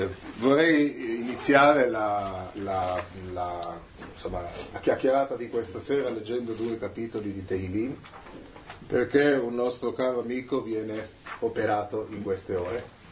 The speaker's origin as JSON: {"language": "Italian", "town": "Milan", "region": "Lombardy", "country": "Italy", "moved": "yes", "said": "Io sono un milanese all'estero da molti anni. Al di là del fatto che torno sempre volentieri nella mia città"}